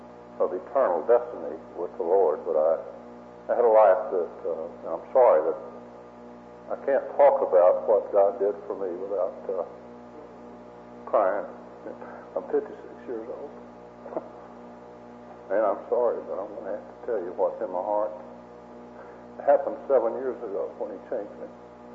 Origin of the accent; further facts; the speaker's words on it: Texas, United States; I'm from Texas, but y'all had Bud Wilkinson up here when I went to school.